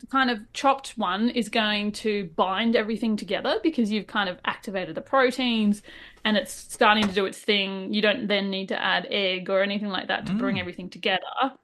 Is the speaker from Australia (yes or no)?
yes; Australia; Being an Aussie, we do call them shallots.